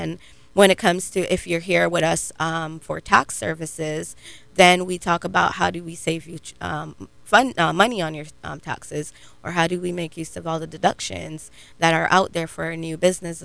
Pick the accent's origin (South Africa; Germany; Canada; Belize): Belize; now in United States; I'm originally from Belize. My family is originally from Belize.